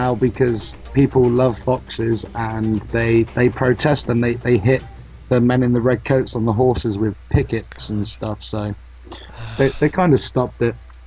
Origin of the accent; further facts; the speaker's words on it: South East England, United Kingdom; Oh, but I'm not a Cockney. I'm from the south of England. I'm by the beaches and stuff.